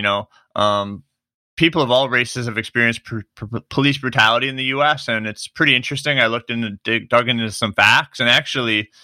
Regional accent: Minneapolis, Minnesota, United States; now in South Korea; my hometown, Minneapolis, made the news for all the wrong reasons, and I watched my old neighborhood burn down.

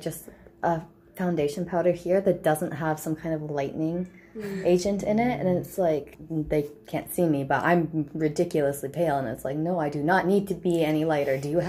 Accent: Canada; I'm from Canada, so it's very diverse.

